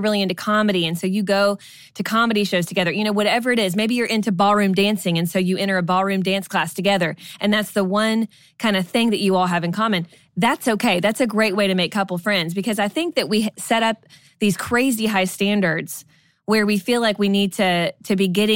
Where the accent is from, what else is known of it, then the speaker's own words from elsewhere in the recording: Kentucky, United States; also born or lived in Georgia / Florida / Texas; You know, we grew up in Kentucky, moved to Georgia, then moved to Florida, then moved back to Georgia, then moved to Texas.